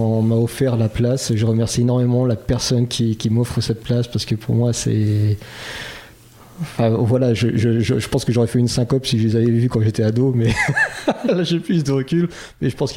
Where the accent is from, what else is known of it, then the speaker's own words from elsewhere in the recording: La Rochelle, Nouvelle-Aquitaine, France; now in United States; Oui, moi, je suis originaire de La Rochelle, d'accord. Mais j'habite un petit village à côté de New York. Et je travaille à New York.